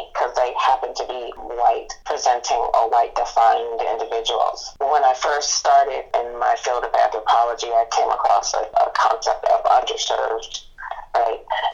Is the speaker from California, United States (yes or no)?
yes; Oakland, California, United States; what I am is from West Oakland. And I know that we're hella poor down there